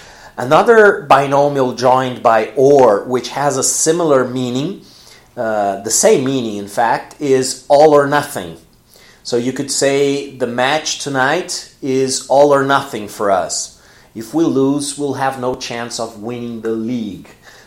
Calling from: Porto Alegre, Rio Grande do Sul, Brazil; English is a second language

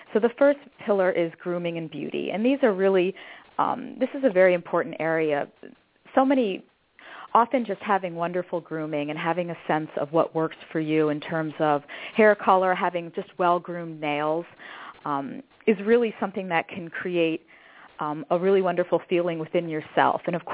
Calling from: Los Angeles, California, United States; Okay, well, I am calling from Los Angeles, which is kind of the image capital of the, one of the image capitals of our nation

